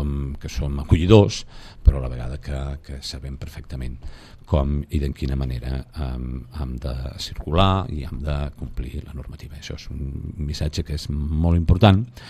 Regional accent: Cambrils, Catalonia, Spain; jo sóc de Cambrils, sempre dic que sóc de Cambrils, no? He treballat en altres policies locals, però sempre el meu cor com a lloc on m'he criat i on encara tinc la mare i família és Cambrils

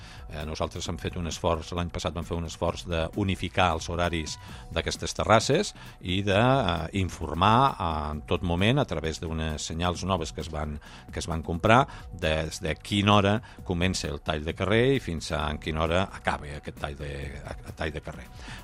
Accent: L'Ametlla de Mar, Catalonia, Spain; és vàlida tant pels que som de la Cala, com pels que viuen a Montroig

